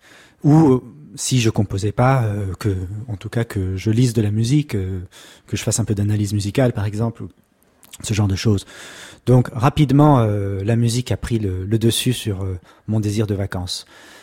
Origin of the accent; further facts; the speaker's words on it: Paris, Île-de-France, France; born there; Je suis né à Paris, dans le 13e arrondissement, en 1986.